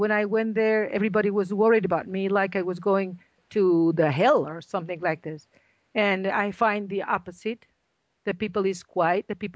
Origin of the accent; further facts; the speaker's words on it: Mallorca, Balearic Islands, Spain; English is a second language; moved away as an adult; now in Libya; I am Spanish. I am from Mallorca, and I went to Libya about 5 years ago